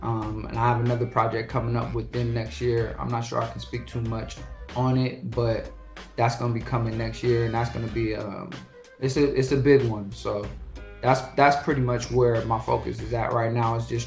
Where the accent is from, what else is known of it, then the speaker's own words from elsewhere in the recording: San Diego, California, United States; also born or lived in Seattle / Atlanta; I was born in Washington, in Seattle. I was partially raised in California, in San Diego, and then I spent about almost seven years living in Georgia, in Atlanta.